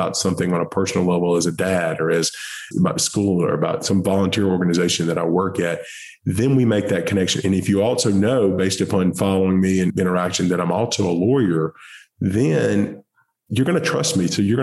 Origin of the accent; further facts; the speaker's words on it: Alabama, United States; Yes, I grew up here in Alabama, moved around to various towns here as I was younger, and really ended up the majority of my childhood grew up in a small rural town in West Alabama.